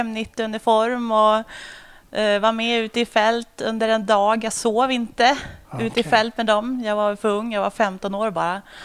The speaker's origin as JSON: {"language": "Swedish", "town": "Sundsvall", "region": "Västernorrland County", "country": "Sweden", "also_born_or_lived": "Umeå / Uppsala / Blekinge / Växjö", "said": "Jag är från Sundsvall från början."}